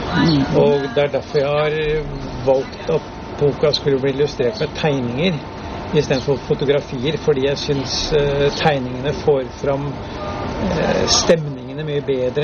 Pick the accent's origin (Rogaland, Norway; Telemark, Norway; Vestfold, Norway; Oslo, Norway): Oslo, Norway; jeg er egentlig fra Oslo, men jeg har en lang historie i Jostedalen